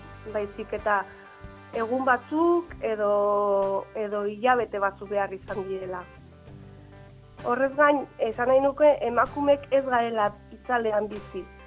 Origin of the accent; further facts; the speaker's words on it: Gabiria, Basque Country, Spain; Baztarrikan jaio nintzen eta bertan bizi naiz.